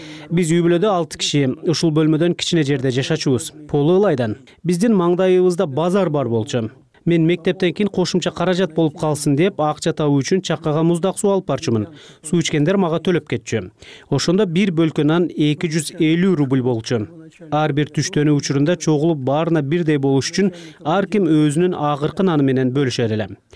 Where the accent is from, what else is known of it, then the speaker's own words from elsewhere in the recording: Bishkek, Kyrgyzstan; келгенде болгону 6 жашта болчумун. Кыргыз элинин жардамы, көмөгү менен мен Фрунзе, азыркы Бишкекте чоңоюп өстүм.